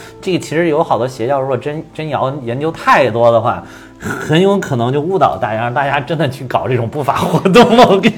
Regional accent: China

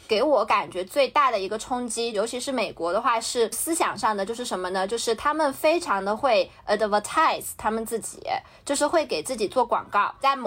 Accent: China; moved away; 因为从小在中国长大，

